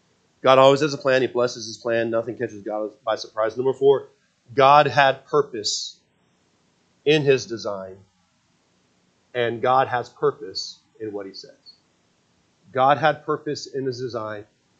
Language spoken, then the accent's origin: English; West Coast, United States; Got to remember, I grew up on the West Coast. It's the left coast, right?